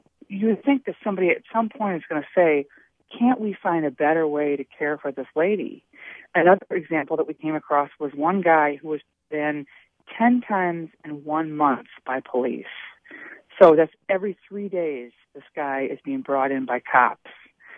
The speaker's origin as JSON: {"language": "English", "town": "Milwaukee", "region": "Wisconsin", "country": "United States", "said": "And I said, well, that's Madison. I'm from Milwaukee."}